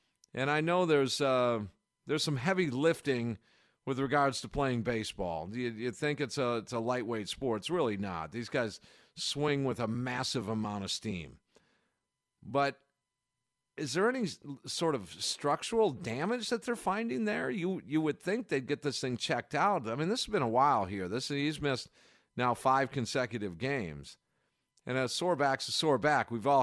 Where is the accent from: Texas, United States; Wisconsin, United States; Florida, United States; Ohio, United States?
Wisconsin, United States; Kenosha; calling from Kenosha. And being my hometown, I would recommend those of you in that area check out a Kingfish game when you get a chance.